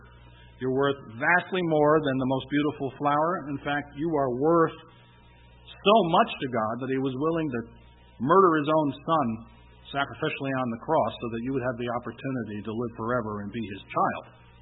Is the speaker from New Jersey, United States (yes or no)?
yes; New Jersey, United States; moved away; also born or lived in South Carolina / Texas; because I was raised in New Jersey, and we don't know from carts or horses. At least not where I grew up.